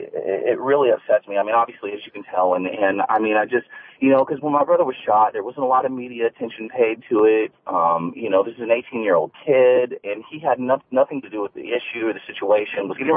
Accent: Wichita, Kansas, United States; now in Springfield, United States; I'm originally from Wichita myself. I live in Springfield now.

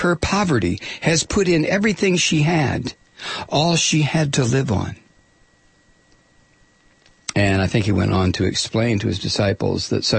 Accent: United States; I'm entitled to it. I'm an American. I paid into it.

